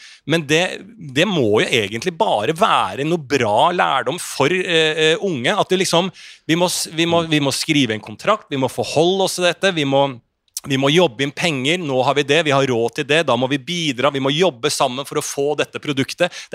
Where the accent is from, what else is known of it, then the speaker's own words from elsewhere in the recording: Bærum, Akershus, Norway; Og jeg vokste opp I Bærum og så disse Stabbekk-bussene og disse på rikmannsstedene.